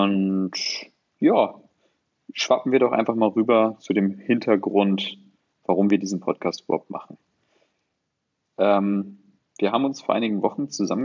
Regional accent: Hanover, Lower Saxony, Germany; Ich komme aus Hannover, bin auch 26 Jahre alt

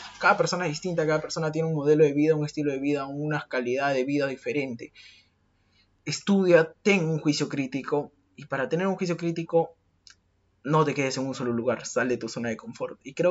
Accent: Peru; now in Lima, Peru; no son amigos de acá de Lima, son amigos de mi ciudad de donde vengo, literalmente. De mi provincia, de mi pueblito

